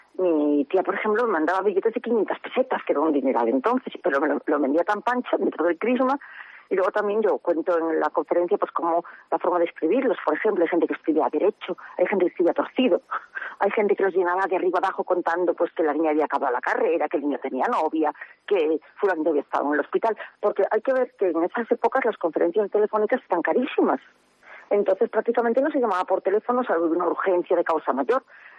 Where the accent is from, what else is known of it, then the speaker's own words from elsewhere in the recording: Ferrol, Galicia, Spain; que me pidieron sobre mi infancia en Ferrol, pues yo escribí.